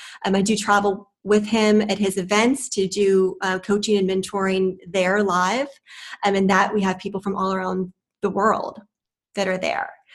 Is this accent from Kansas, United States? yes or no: no; Orlando, Florida, United States; I'm a native. I'm from the Space Coast. I'm a graduate of UCF.